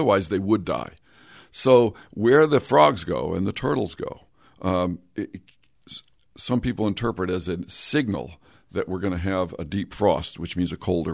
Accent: Windham, Connecticut, United States; Well, and I'm from Windham.

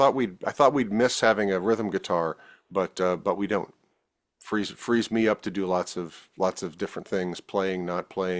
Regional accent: Washington, District of Columbia, United States; I had a great radio station growing up in Washington, D.C. called WGTB, where I got to hear a lot of that great 70s prog stuff

